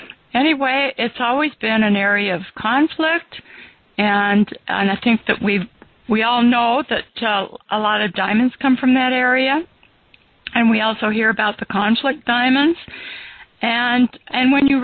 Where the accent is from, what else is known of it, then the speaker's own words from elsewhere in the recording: Sacramento, California, United States; also born or lived in Lodi, California; now in Chicago, United States; Now, I grew up in California in Sacramento. And then I lived in Lodi, California, and the weather there was fabulous.